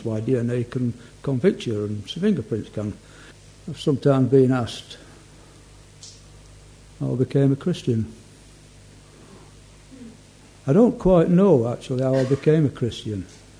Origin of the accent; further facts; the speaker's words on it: Yorkshire and the Humber, United Kingdom; accent: Yorkshire; I knew God before I knew the Yorkshire dialect. So English is my first language. I came out of hospital, and that's when I learned how to speak with a broad Barnsley dialect